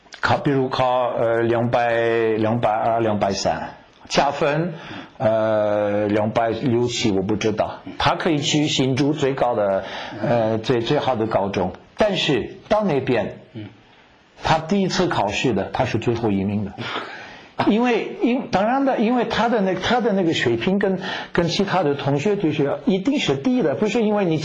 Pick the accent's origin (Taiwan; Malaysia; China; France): France; also born or lived in Ireland / Hong Kong; 我的英文口音是怎么说，如我讲英文的人不会知道我是法国人、啊，对，但是他们不知道我是哪里人，所以不是我就是我学英文，当然是在现在法国